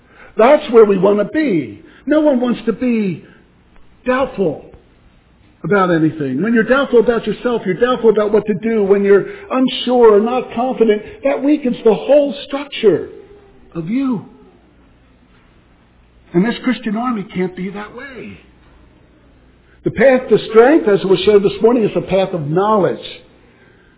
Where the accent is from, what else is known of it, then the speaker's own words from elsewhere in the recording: Philadelphia, Pennsylvania, United States; also born or lived in Montana; I was raised in Philadelphia. And I just love, that's why I spent 20 years up in Montana and 10 down here in Iowa.